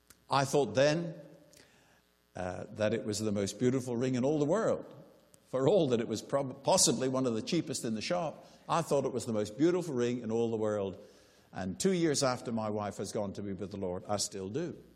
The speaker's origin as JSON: {"language": "English", "country": "Guernsey", "tie": "born or raised there", "said": "I was born and raised in the Channel Island of Guernsey"}